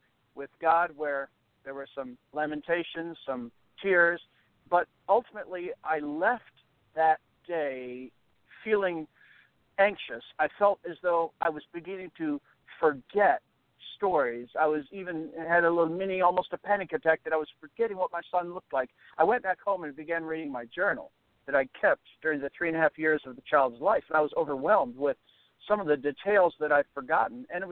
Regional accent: Michigan, United States; moved away as an adult; also born or lived in Colorado / Texas / California / Indiana; now in Shreveport, United States; Tony, I originally grew up in Michigan, and I moved to Colorado when I attended the U.S. Air Force Academy right after high school

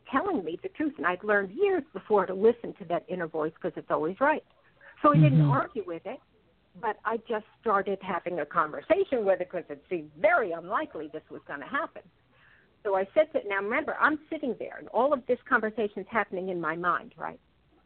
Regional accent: New York City, New York, United States; I grew up in New York City. I belonged to a teen fashion group put on by a local department store.

